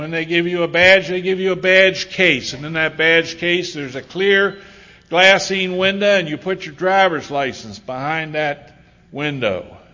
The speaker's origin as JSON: {"language": "English", "town": "Hagerstown", "region": "Maryland", "country": "United States", "tie": "born or raised there", "said": "We went back to my hometown of Hagerstown."}